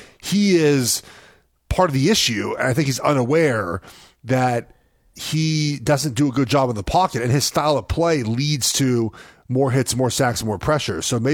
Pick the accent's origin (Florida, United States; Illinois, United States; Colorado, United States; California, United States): California, United States; Los Angeles; And, you know, I'm from Los Angeles. I went to school in Oregon.